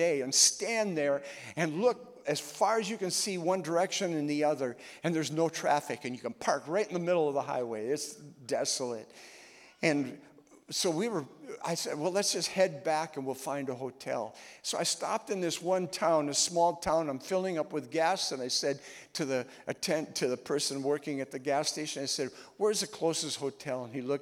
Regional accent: Minnesota, United States; any place that you go in the nation right now, and you just tell them that I'm from Minnesota, they look at you and they go, oh, as though it's a difficult place.

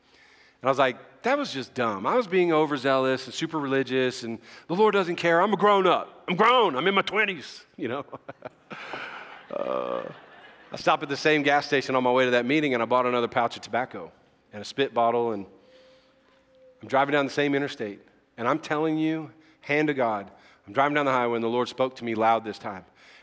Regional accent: the South, United States; I didn't grow up in church. I grew up in the South.

